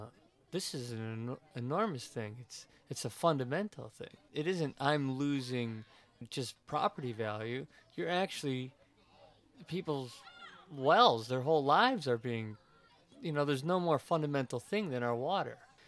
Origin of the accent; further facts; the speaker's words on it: Kenosha, Wisconsin, United States; I grew up in Wisconsin, in a small town, Kenosha, Wisconsin, which was on Lake Michigan.